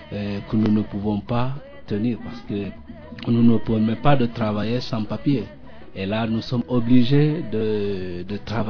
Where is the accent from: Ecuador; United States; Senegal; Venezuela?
Senegal; Spanish is a second language; now in Madrid, Spain; aquí en Madrid, en España, en todo. Y como puedo decir, Senegal es mi país donde yo nací, y vivimos aquí